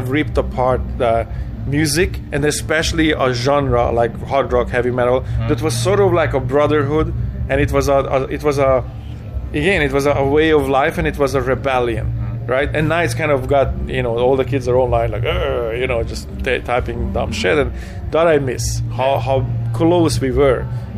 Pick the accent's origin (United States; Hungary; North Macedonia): Hungary; You know, I came from here, you know, basically I grew up in Hungary.